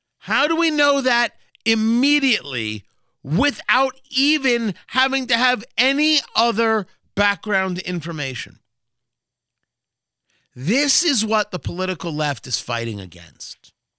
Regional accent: Brooklyn, New York, United States; born there; I was born in Brooklyn. Being born in Brooklyn did not give me a secret knowledge, no matter what New Yorkers tell you.

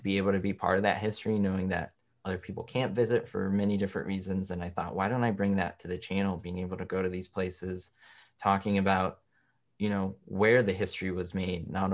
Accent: Los Angeles, California, United States; I realized I grew up in Los Angeles, and, you know, being driven around town by my mom when I was a little boy

